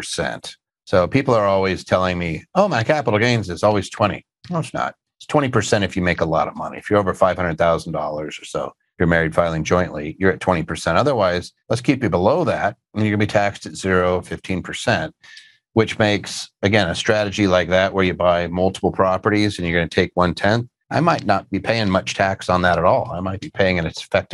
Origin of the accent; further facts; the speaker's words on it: Philadelphia, Pennsylvania, United States; now in Vashon, United States; But yeah, I grew up in Philadelphia, then moved out to an island in the middle of Puget Sound called Vashon.